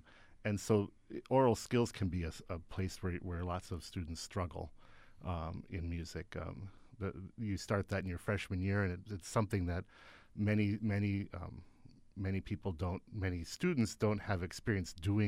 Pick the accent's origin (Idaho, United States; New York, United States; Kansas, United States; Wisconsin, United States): Wisconsin, United States; Menasha; So I grew up in the Fox Valley, in Menasha.